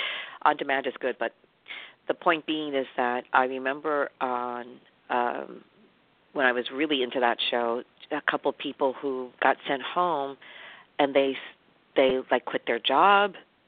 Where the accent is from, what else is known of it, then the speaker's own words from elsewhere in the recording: New York, United States; I'm a native New Yorker, and I grew up in New York at the time where things happened.